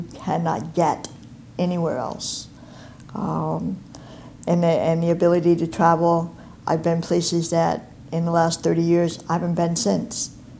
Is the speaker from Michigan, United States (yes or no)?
no; Meriden, Connecticut, United States; In Meriden, Connecticut. I grew up in Meriden, Connecticut. Went to the schools in Meriden as well.